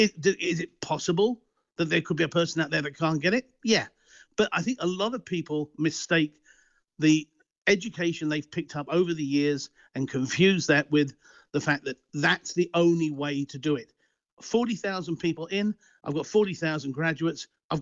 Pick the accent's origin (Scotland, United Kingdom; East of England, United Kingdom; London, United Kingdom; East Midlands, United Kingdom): Scotland, United Kingdom; I'm a realist. I'm a Scot.